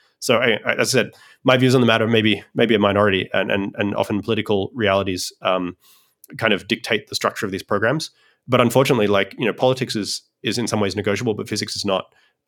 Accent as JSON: {"language": "English", "country": "Australia", "moved": "yes", "lives_now": "United States", "said": "I'm an Australian originally who migrated to the United States."}